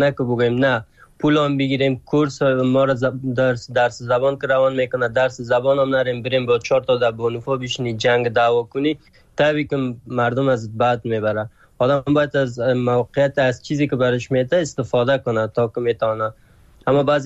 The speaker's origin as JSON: {"language": "Persian", "country": "Afghanistan", "moved": "yes", "said": "ما تازه چند وقت میشه از ترکیه آمدم این طرف، از افغانستان مدت 6 سال میشه بر آمدیم."}